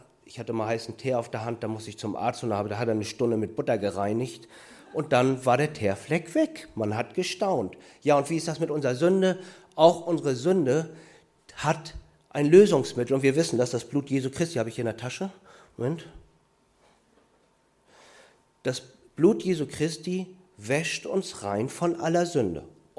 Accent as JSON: {"language": "German", "region": "Hamburg", "country": "Germany", "tie": "born there", "said": "Ja, und ich bin in Hamburg geboren, aber das ist schon lange her, 53 Jahre."}